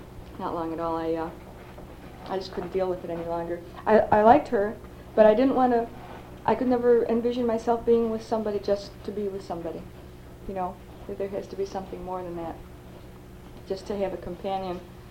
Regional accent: Buffalo, New York, United States; born there; I'm 31 years old. I was born in Riverside, the heart of Buffalo.

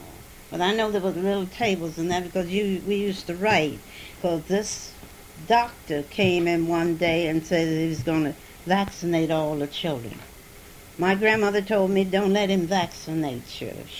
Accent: Winston-Salem, North Carolina, United States; born there; And I was born in Winston-Salem. 19 and 2.

